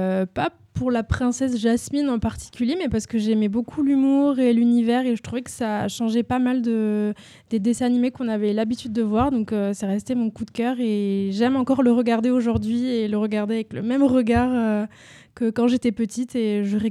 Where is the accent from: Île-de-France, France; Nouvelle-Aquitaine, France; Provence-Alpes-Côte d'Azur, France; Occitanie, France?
Occitanie, France; Toulouse; Toulouse.